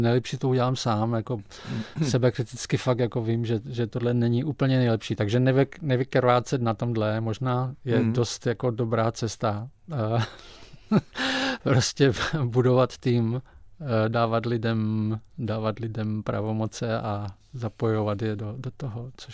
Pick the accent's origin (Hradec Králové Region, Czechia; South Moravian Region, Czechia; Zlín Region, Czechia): Zlín Region, Czechia; Valašské Meziříčí; já jsem původně z Valašského Mezříčí